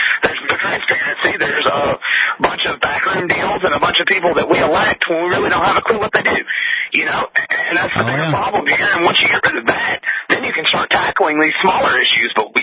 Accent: Alabama, United States; Yes, I'm from Alabama. The whole immigration reform issue is a big hot button down here.

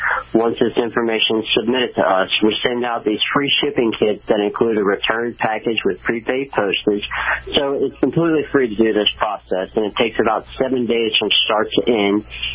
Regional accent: Shreveport, Louisiana, United States; Well, as you said, I'm from Shreveport, Louisiana

